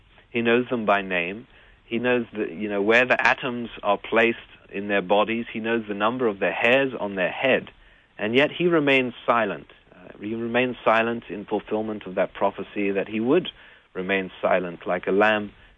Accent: England, United Kingdom; now in Pittsburgh, United States; maybe you can tell I kind of grew up not in Pittsburgh, but in England. Maybe it's that my accent gives me away, like Peter's did.

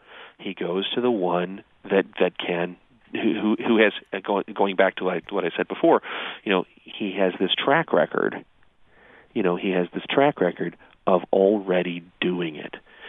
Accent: Illinois, United States; I grew up in Illinois.

